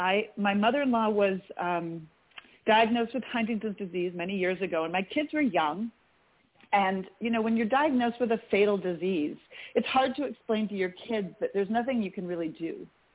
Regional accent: Canada; moved away; also born or lived in Midwest, United States; Then I grew up in Canada and then moved to the Midwest in the U.S.

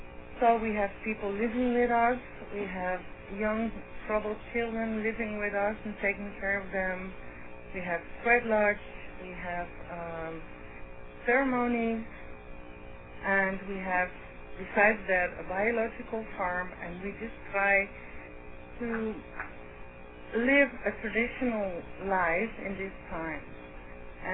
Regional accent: Netherlands; I'm from Holland originally.

